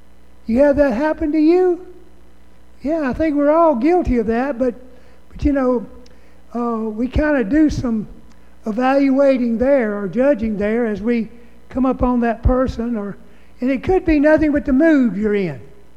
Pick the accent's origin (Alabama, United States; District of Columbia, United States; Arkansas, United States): Alabama, United States; Mobile; in the neighborhood where I grew up in Mobile, Alabama, we were real good at going around at night in the car and dumping over people's trash cans